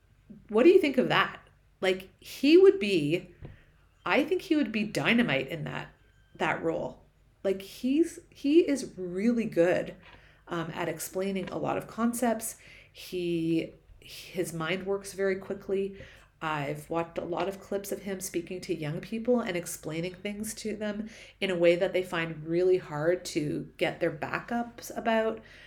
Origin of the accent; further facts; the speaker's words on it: Toronto, Ontario, Canada; I'm just Canadian. I'm just an uppity Jewish mom from suburbs of Toronto.